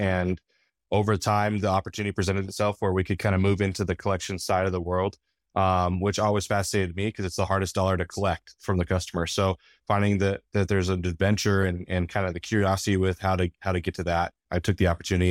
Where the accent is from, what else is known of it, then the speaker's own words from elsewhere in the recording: Colorado, United States; I'm born and raised in Colorado, so Dish was a household name.